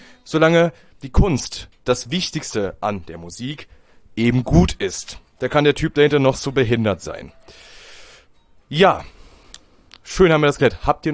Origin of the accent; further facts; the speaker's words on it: Ludwigshafen, Rhineland-Palatinate, Germany; born there; Ich bin ja gebürtiger Ludwigshafener. Ist ein lustiges Käffchen, sag ich mal, ne? So lustig, dass ich da gern raus will und lieber nach Aachen ziehe.